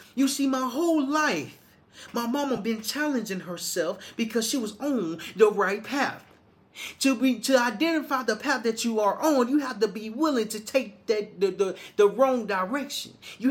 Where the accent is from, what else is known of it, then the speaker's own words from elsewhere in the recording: Little Rock, Arkansas, United States; You see, I'm from a small town. I'm from Little Rock, Arkansas, and the town is small. Like, I was raised by a single mom who raised 3 boys by herself.